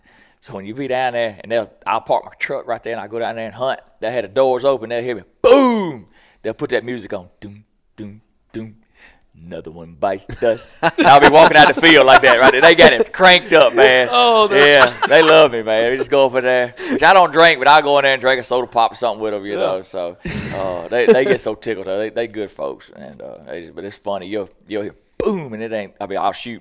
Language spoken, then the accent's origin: English; Mississippi, United States; We always joke, I'm down from Boogie Bottom, what they call it, so where I grew up.